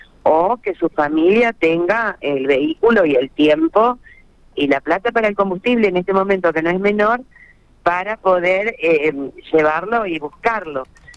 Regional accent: Santa Fe, Argentina; explicándole como ciudadanos santafesinos lo dificultoso de esta situación

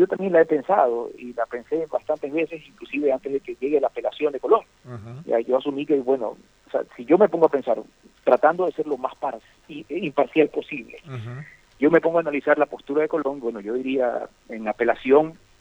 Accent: Guayaquil, Guayas, Ecuador; No, yo soy de Guayaquil.

